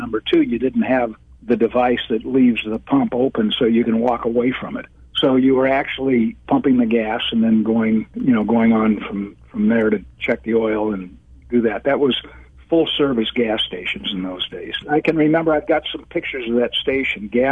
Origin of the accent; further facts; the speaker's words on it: Baldwin Park, California, United States; bought a gas station in Baldwin Park, which was my hometown.